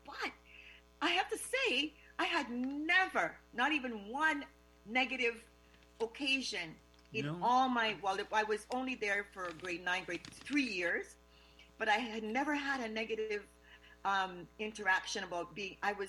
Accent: Quebec, Canada; previous to that, I grew up on the West Island.

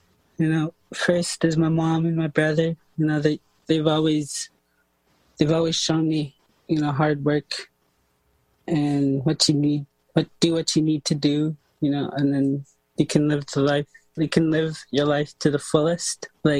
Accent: Cambridge Bay, Nunavut, Canada; also born or lived in Yellowknife; I live in Cambridge Bay. I was born in Yellowknife, raised here in Cambridge Bay.

